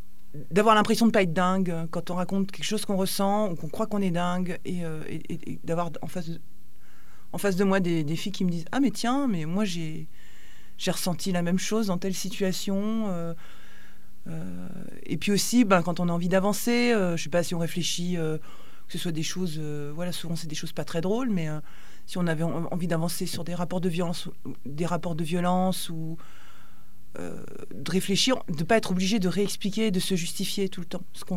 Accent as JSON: {"language": "French", "town": "Strasbourg", "region": "Grand Est", "country": "France", "said": "En fait, donc, moi, je suis de Strasbourg"}